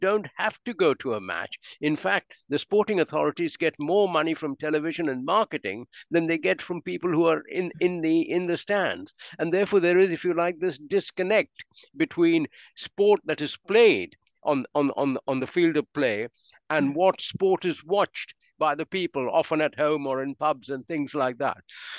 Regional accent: Mumbai, Maharashtra, India; moved away; I mean, I grew up in India, in Mumbai, before I came to this country

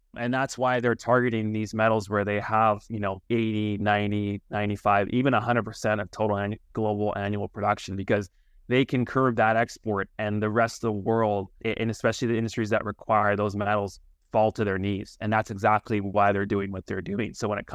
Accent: Vancouver, British Columbia, Canada; I'm from Vancouver originally

